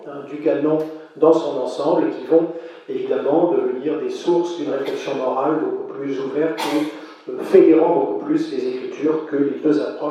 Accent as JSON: {"language": "French", "town": "Lille", "region": "Hauts-de-France", "country": "France", "tie": "born there", "said": "Je suis né à Lille, donc vous voyez ce qui m'arrive ce soir."}